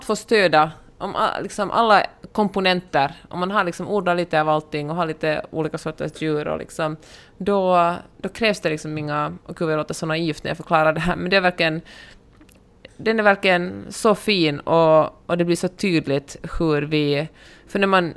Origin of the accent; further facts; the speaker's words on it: Finland; Ja, vodka, jag är ändå finländare.